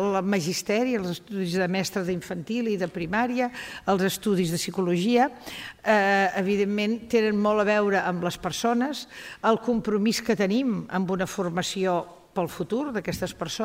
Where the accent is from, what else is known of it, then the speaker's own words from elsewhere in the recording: Girona, Catalonia, Spain; Els que som de Girona, quan parlem així ja sabem que parlem de tot